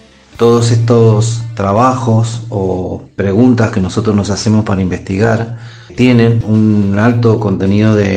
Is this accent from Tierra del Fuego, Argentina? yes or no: no; Godoy Cruz, Mendoza, Argentina; born there; Nací en Godoy Cruz, en Mendoza